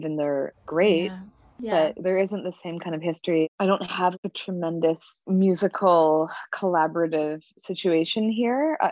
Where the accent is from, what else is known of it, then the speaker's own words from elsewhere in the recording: West Coast, United States; I always feel like I'm from the West Coast, but I've been out here for so long